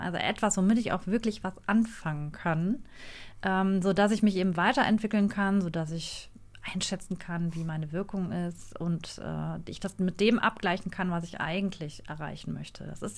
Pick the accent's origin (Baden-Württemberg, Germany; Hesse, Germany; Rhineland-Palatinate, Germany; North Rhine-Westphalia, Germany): North Rhine-Westphalia, Germany; Düsseldorf; Ich komme aus Düsseldorf, bin hier groß geworden, lebe hier, liebe diese Stadt